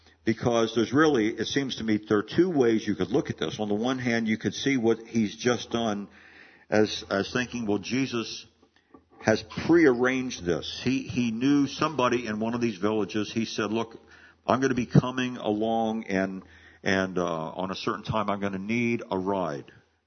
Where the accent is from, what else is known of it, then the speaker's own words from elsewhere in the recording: Maryland, United States; When I was growing up in Western Maryland just after the flood